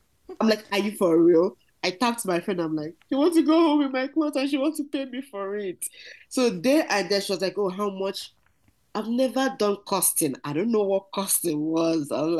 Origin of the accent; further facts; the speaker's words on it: Nigeria; now in Vancouver, Canada; And then I'm originally from Nigeria. 2015, I moved to Canada.